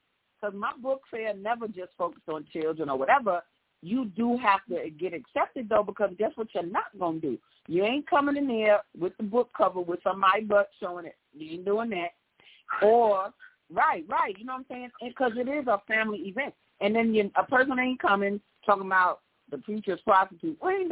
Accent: New York, United States; because I grew up in Harlem

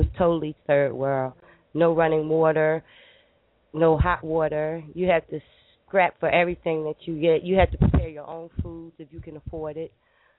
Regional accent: United States; They didn't know I was American because my passport wasn't there.

